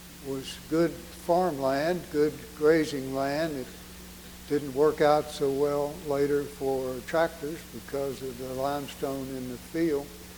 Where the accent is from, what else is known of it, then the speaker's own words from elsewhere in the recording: Rockbridge Baths, Virginia, United States; I was born outside of Lexington, a place called Rockbridge Baths, a church called Bethesda. I grew up with mountains on two sides and the river, Maury River, in front of the house.